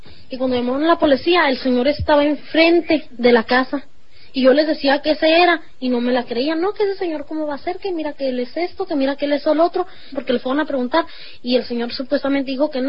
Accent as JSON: {"language": "Spanish", "town": "Delicias", "region": "Chihuahua", "country": "Mexico", "said": "tengo 16 años y soy de Ciudad Delicias, Chihuahua."}